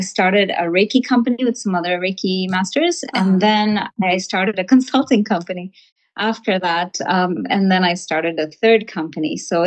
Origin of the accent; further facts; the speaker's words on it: Fiji; born there; yes, I was born here in Fiji. I'm Fijian American.